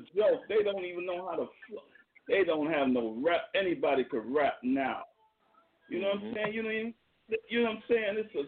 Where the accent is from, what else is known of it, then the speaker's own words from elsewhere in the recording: Brooklyn, New York, United States; I'm from New York City. I'm from Brooklyn, New York, so I know. I grew up in hip-hop.